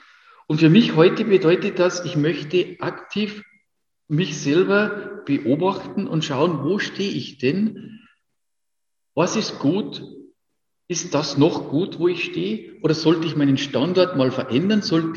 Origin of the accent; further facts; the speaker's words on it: Bavaria, Germany; born there; Ich bin in Bayern geboren und nicht in Bangladesch